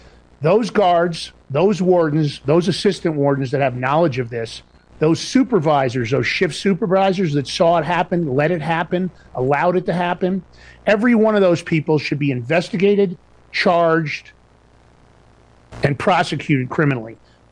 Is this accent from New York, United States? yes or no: yes; New York, United States; Because I'm from New York, you know, Fordham Row in the Bronx.